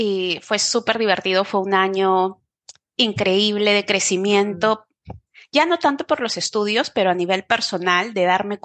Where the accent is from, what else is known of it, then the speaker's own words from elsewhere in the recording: Peru; es una chica de Perú que decidió en un momento dado, cuando terminó la universidad a los 24, 25 años, que quería viajar